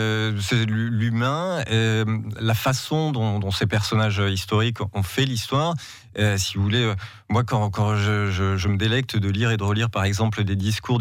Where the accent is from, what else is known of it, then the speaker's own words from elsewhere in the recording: Bordeaux, Nouvelle-Aquitaine, France; Alors, je suis de Bordeaux, hein, suis né à Bordeaux et j'ai fait mes études d'histoire à Bordeaux.